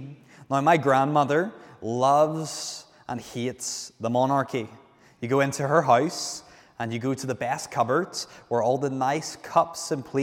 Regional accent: United Kingdom; Take, for example, the monarchy in my home country, Britain, in the United Kingdom.

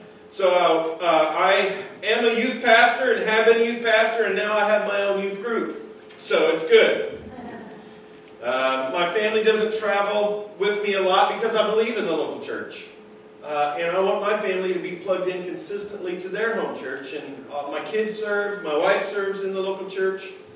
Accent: Taylor, Nebraska, United States; I grew up in Taylor, Nebraska, Loup County Public School, High School 40.

